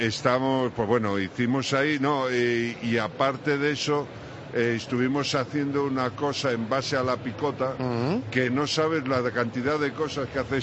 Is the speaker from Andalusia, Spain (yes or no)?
no; A Coruña, Galicia, Spain; Soy de las afueras de Extremadura, soy de Galicia, de La Coruña, sí.